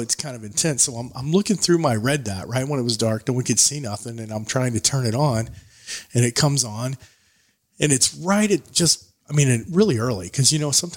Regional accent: Missouri, United States; Well, we're from Missouri, not Africa.

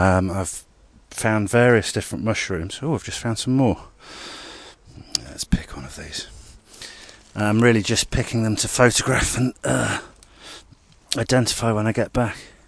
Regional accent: Formby, North West England, United Kingdom; I grew up on in Formby by a red squirrel reserve. Spent a lot of time there in my youth

